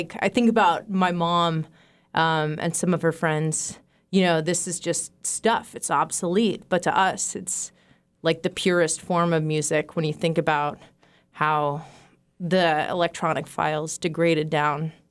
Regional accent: Juneau, Alaska, United States; I grew up here in Juneau and actually went to the used record sale as a teenager.

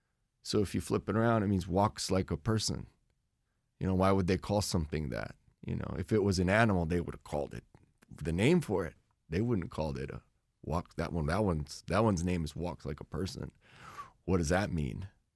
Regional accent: Kotzebue, Alaska, United States; And I'm born and raised in Kotzebue, and he was from Notek.

